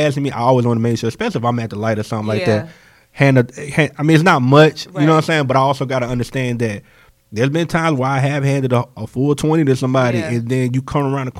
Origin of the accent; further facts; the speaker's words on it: Goldsboro, North Carolina, United States; I'm not from here originally. Mm-hmm. I'm from Goldsboro, North Carolina.